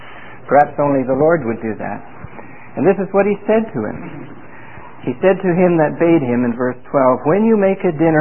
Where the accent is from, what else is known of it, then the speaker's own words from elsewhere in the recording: Vancouver, British Columbia, Canada; I come from the Vancouver, British Columbia area, which in the lower mainland had a whole fellowship of strong assemblies at one time.